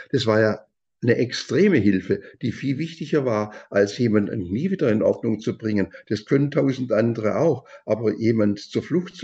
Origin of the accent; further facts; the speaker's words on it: West Germany, Germany; Und ich war ja Westdeutscher mit einem bundesrepublikanischen Pass und Ausweis.